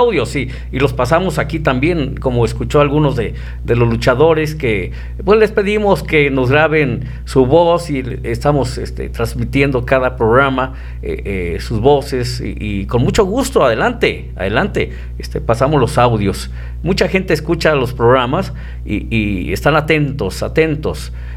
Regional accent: Ciudad Guzmán, Jalisco, Mexico; allá en Ciudad Guzmán, mi tierra

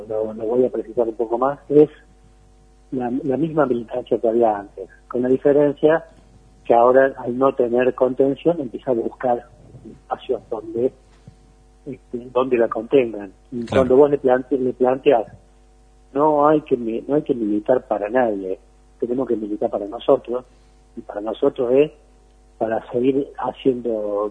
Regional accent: Córdoba, Argentina; yo creo que va a sacar más votos de lo que me gustaría, porque soy cordobés y me gustaría que Córdoba sea distinta

